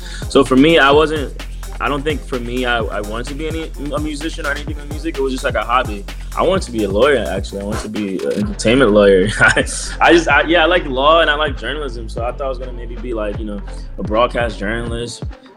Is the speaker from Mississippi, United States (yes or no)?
no; New York City, New York, United States; Growing up in New York, I would see it around, I would hear it around.